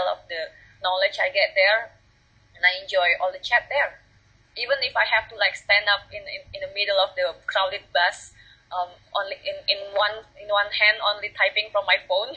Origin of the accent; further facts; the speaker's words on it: Jakarta, Indonesia; a Javanese and my mom is a Sundanese, but I grew up, I was born and raised in Jakarta, went to school all in Jakarta, so yeah, I'm a Jakarta girl.